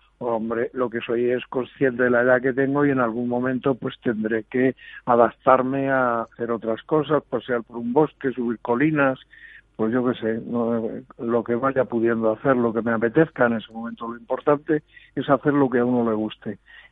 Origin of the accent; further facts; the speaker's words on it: Ávila, Castile and León, Spain; born there; yo nací en Ávila, que todavía tengo familia en Ávila, que he pasado, no he vivido mucho tiempo, pero luego he pasado muchas temporadas allí con mis tías de niño, en los veranos